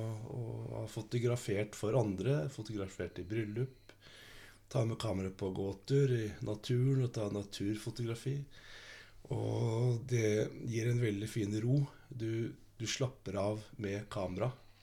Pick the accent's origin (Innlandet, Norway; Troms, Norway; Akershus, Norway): Akershus, Norway; Bærum; also born or lived in Stavanger; Jeg er stolt av å være fra Bærum. Selv om jeg er født i Stavanger, men jeg har aldri bodd i Stavanger. Så det var vel heller det at min mor er fra Stavanger, og hun valgte å være der på slutten av svangerskapet.